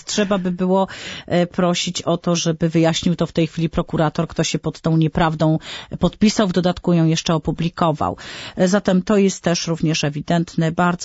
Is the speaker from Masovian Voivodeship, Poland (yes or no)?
no; Syców, Lower Silesian Voivodeship, Poland; Ja owszem jestem posłem z okręgu wrocławskiego, pochodzę z mojego miasteczka Syców.